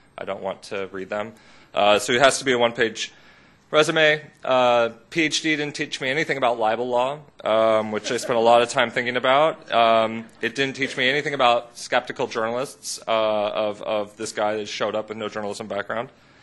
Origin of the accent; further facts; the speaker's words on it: United States; moved away as an adult; I'm an American originally, and my student visa was going to expire